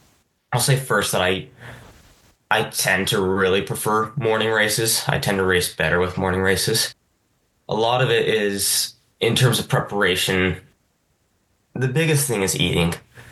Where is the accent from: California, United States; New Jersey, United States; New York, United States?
California, United States; Carlsbad; I was still living in Carlsbad, which is kind of where I consider my hometown.